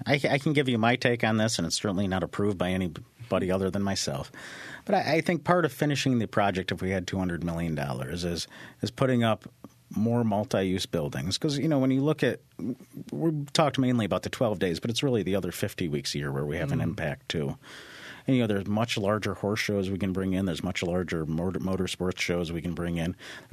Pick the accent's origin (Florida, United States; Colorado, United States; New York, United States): New York, United States; and I grew up in Central New York, so I came to the fair.